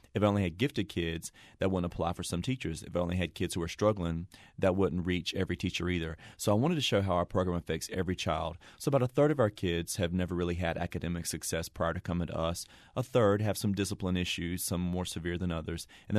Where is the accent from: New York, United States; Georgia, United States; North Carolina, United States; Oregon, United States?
North Carolina, United States; And I was like, well, I'm from North Carolina, but I can pull that off.